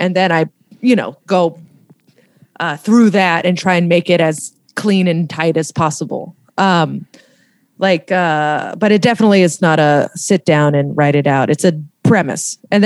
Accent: New York City, New York, United States; Like, I'm originally from Tribeca, New York.

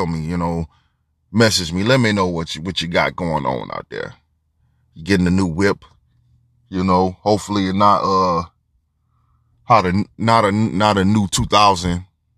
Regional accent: Detroit, Michigan, United States; now in Florida, United States; And I'm amazed at it because I grew up in Detroit, where you got all four seasons, sometimes in one day.

